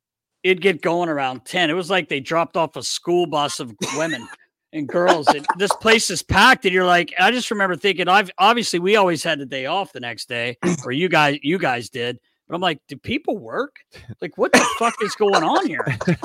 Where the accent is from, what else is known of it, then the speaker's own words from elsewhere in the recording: Boston, Massachusetts, United States; the gentleman that did the radio was just like Jack Edwards when I'm from Boston.